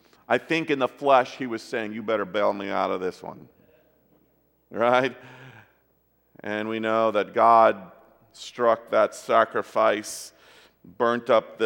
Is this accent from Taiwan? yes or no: yes; Taiwan; moved away; Most of you know by now that I grew up overseas in Taiwan